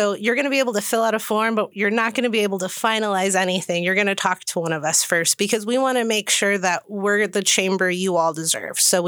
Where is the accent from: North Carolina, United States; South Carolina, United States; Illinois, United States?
Illinois, United States; Chicago; also born or lived in Phoenix, United States; So I'm from Chicago, and then I lived in Phoenix, Arizona. So I've seen some golf courses.